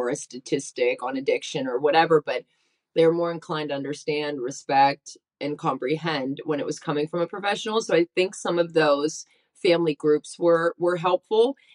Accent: Pittsburgh, Pennsylvania, United States; So I had to drive across the country to get home. And so my dad flew out to LAX and I picked him up from the airport and he drove across the country with me back to Pittsburgh.

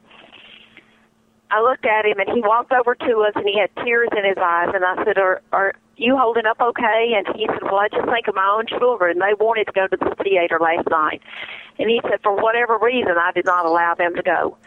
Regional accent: the South, United States; accent: Southern; God used my southern accent as a wake-up call for this man.

